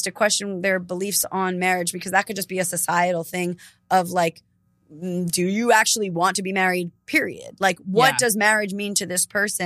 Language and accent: English; New York, United States; The way, I mean, it's maybe it's the New Yorker in me, but it's like being direct and p